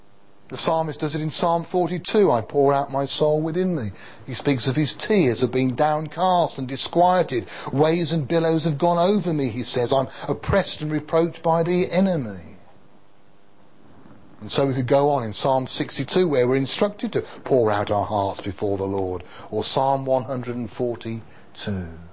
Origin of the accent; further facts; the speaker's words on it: United Kingdom; And however conservative and reserved we may be as individuals and even as a British people, we're not to be afraid of emptying our hearts before God.